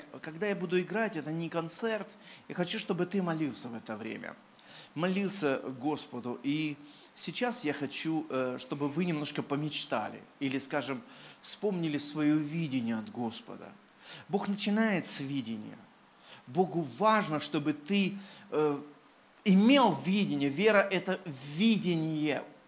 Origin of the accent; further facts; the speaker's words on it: Odesa, Odesa Oblast, Ukraine; Улыбайтесь, я из Одессы приехал.